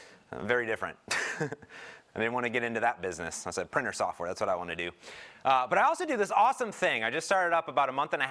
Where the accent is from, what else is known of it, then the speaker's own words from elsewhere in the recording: Cleveland, Ohio, United States; now in Seattle, United States; I'm from Seattle myself. Well, from Cleveland originally, but I've been here for 5 years.